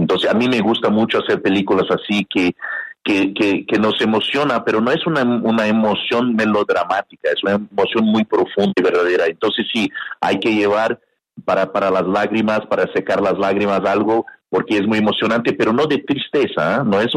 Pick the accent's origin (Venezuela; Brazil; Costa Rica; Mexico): Brazil; Spanish is a second language; yo la conozco, yo soy brasileño